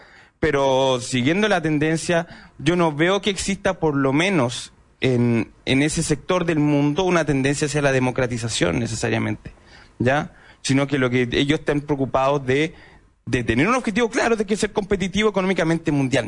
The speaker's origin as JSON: {"language": "Spanish", "country": "Chile", "said": "lo estamos viendo desde nuestra óptica como chilenos"}